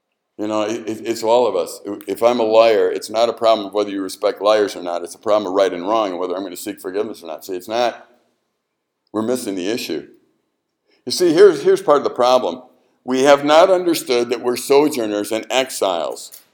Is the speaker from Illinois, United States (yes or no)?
yes; Chicago, Illinois, United States; born there; And I'm not. I was born in Chicago.